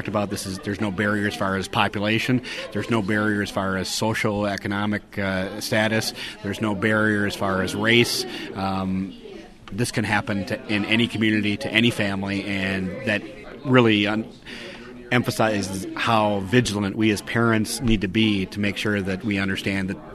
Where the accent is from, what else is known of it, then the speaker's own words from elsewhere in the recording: Marinette, Wisconsin, United States; I'm from Marinette, population 10,000.